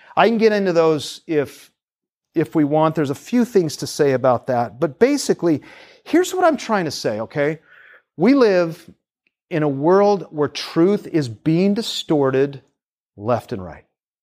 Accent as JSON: {"language": "English", "town": "Seattle", "region": "Washington", "country": "United States", "tie": "born or raised there", "said": "I grew up in Seattle. We grew up in Seattle with many of our neighbors as gay married couples."}